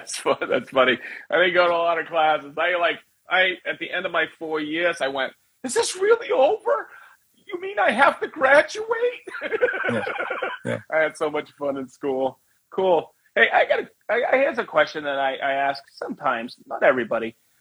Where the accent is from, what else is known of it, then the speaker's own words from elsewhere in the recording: Maine, United States; Growing up in Maine, it was like everybody had a sawmill down the road, you know?